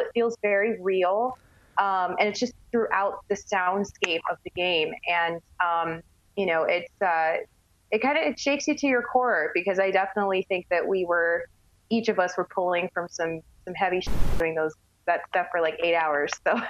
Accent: California, United States; now in Las Vegas, United States; especially like for me living out here in Vegas. I'm from California, so I don't really have a social life out here

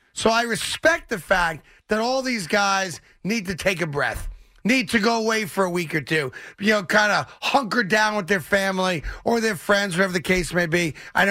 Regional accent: United States; And as you know, as an American, nobody holds me hostage.

